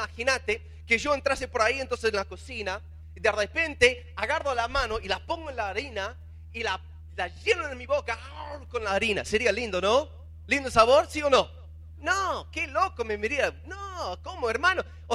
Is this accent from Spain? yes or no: no; United States; No sé acá, pero yo soy de Estados Unidos